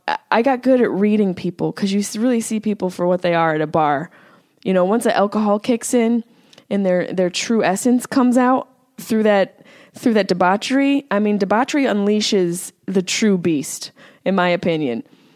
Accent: Syracuse, New York, United States; accent: Syracuse; Yeah, there's my Syracuse accent.

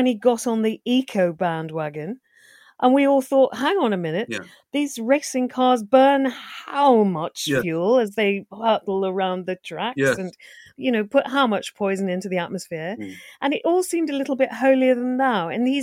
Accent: United Kingdom; I'm British

